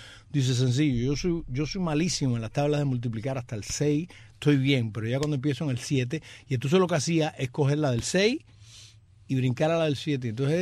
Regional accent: Camagüey, Cuba; nosotros los dos somos camagüeyanos.

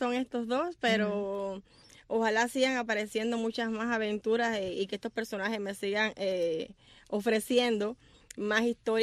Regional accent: Cuba; porque yo soy educadora de Cuba

